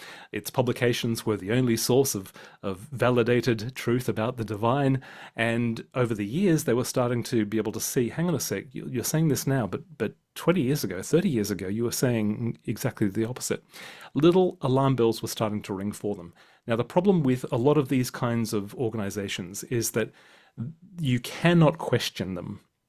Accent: Australia; born there; now in England; I was born in Australia to British parents. I actually had a British accent

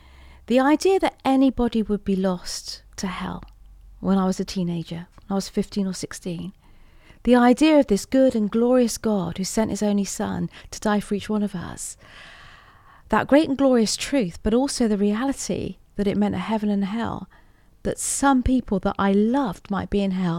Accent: Weymouth, South West England, United Kingdom; We grew up in Weymouth and Dorset, Portland, Weymouth and Dorset.

